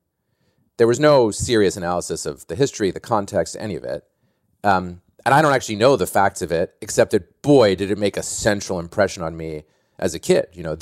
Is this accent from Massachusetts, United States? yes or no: yes; Boston, Massachusetts, United States; You know, I'm from Boston and grew up as a big Celtics fan.